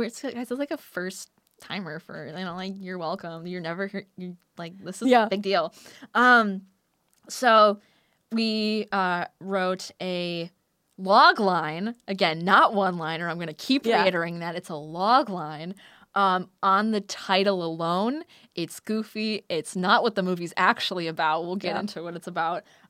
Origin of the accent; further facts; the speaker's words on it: Wisconsin, United States; Which is, I mean, I'm from Wisconsin. I hate Ohio.